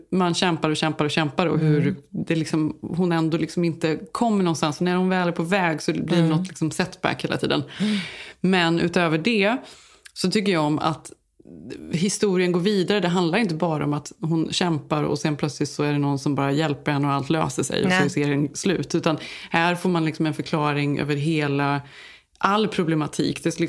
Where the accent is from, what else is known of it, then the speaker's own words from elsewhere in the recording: Sweden; Som svensk så växer man ju ändå upp och lita på systemet på något sätt.